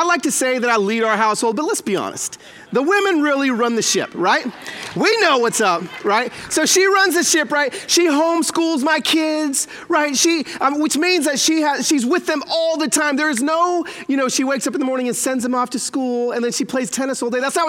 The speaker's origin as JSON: {"language": "English", "town": "East Los Angeles", "region": "California", "country": "United States", "lives_now": "Nashville, United States", "said": "Here, yes, I live in Nashville, Tennessee, but I'm from East Los Angeles, East LA, Pico Rivera"}